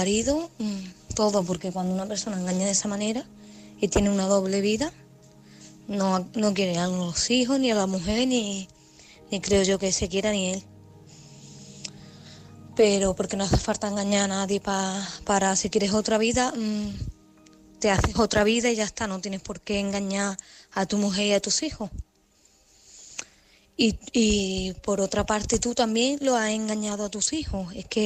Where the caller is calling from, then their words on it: Málaga, Andalusia, Spain; corresponsal de Málaga.